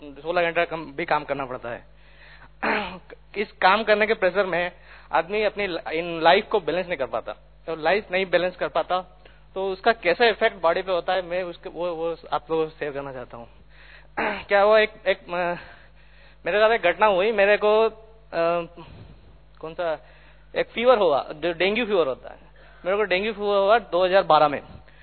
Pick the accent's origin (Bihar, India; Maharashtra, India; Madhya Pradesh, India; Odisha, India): Madhya Pradesh, India; now in Bangalore, India; मैं मध्य प्रदेश का रहने वाला हूं और मैं बेंगलोर में सर्विस कर रहा हूं।